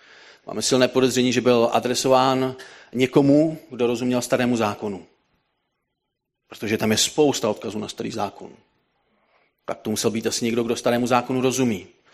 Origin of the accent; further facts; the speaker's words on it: Varnsdorf, Ústí nad Labem Region, Czechia; now in Kolín, Czechia; Varnsdorf je moje rodné město